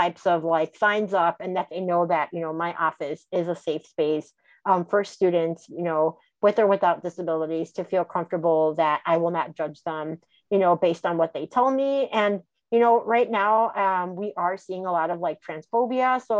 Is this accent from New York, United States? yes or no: no; Chicago, Illinois, United States; I'm from the Chicagoland area. And so, you know, big cities tend to also be a little bit more liberal